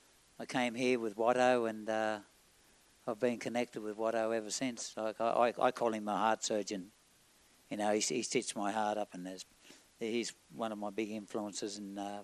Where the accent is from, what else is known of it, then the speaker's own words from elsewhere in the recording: Queensland, Australia; now in Russell Island, Australia; I'm from Queensland.